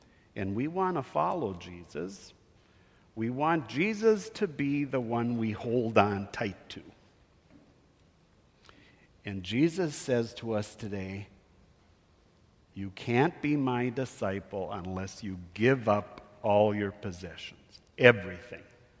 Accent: Williston, North Dakota, United States; I grew up in Williston, North Dakota. My parents were both born and raised on farms south of Crosby. And so the northwestern part of the state is kind of my home.

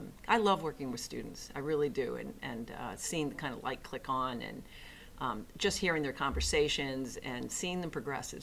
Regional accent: St. Louis, Missouri, United States; also born or lived in Pittsburgh; now in Virginia, United States; I'm not originally from here. I guess I'm what you would call a come here. I grew up in St. Louis, Missouri, and was there and attended university in Missouri, in Columbia.

